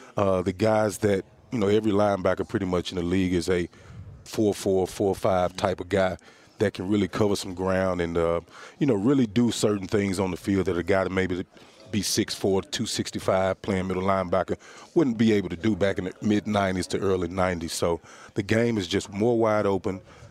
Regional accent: Tennessee, United States; I am born and raised in Tennessee, so my love for the university is a little different

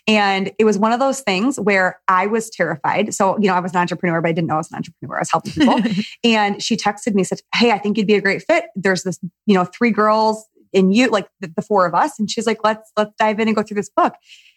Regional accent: Michigan, United States; you and I have something in common where we're from Michigan and in the Midwest

